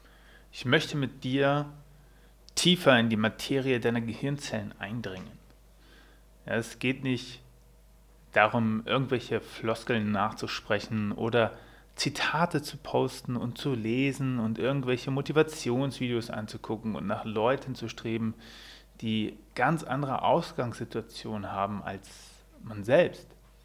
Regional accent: Lower Saxony, Germany; born there; bin ich 36 Jahre jung und hatte tatsächlich vor 2 Tagen Geburtstag. Gebürtig komme ich aus der Nähe von Göttingen, das liegt zwischen Kassel und Hannover in Deutschland, in Niedersachsen, und mein Studium absolvierte ich in Thüringen.

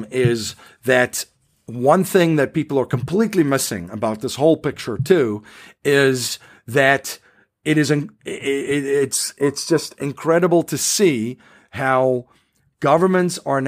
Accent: South Africa; I grew up in South Africa under a totalitarian government

